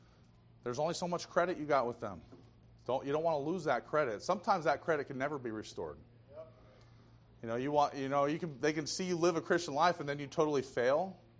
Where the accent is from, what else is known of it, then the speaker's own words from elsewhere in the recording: Portland, United States; But most of my families are liberals, so I'm from Portland, and so Portland turns out a lot of liberals.